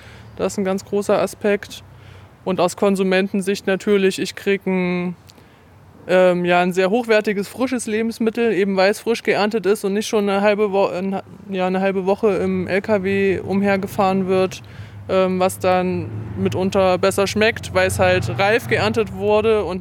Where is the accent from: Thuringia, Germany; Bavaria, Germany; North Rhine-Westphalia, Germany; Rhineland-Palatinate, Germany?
Thuringia, Germany; Erfurt; born there; Ich bin ja eine gebürtige Erfurter Puffbohne